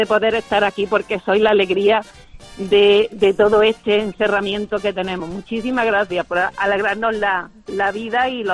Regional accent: Benamejí, Andalusia, Spain; now in Alhaurín el Grande, Spain; Pero soy de Benamejí, de la provincia de Córdoba, que no se me olvide.

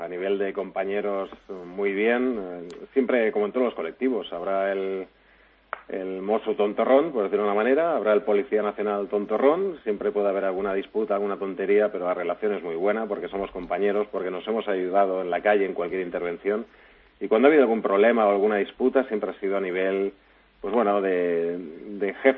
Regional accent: Catalonia, Spain; en ningún caso, como catalán, como policía

